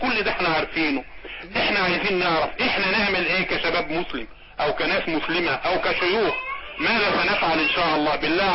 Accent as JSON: {"language": "Arabic", "town": "Port Said", "region": "Port Said Governorate", "country": "Egypt", "said": "حضرتك انا من بورسعيد"}